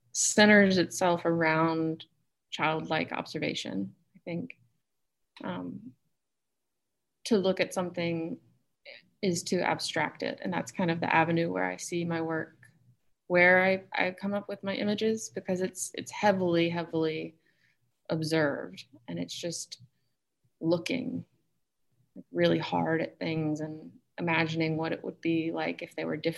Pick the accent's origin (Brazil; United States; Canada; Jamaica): United States; Jackson, Mississippi; also born or lived in Baton Rouge; And I was born in Baton Rouge, and then we moved to Jackson around the year 2000. So yeah, I grew up kind of between two places.